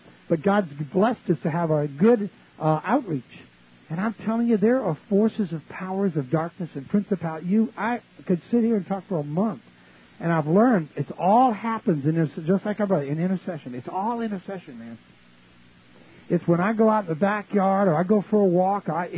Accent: New Orleans, Louisiana, United States; I grew up in New Orleans, and I had an older brother.

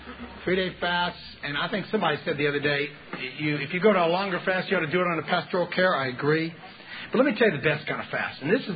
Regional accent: United States; I'm an American. I'm a wimp.

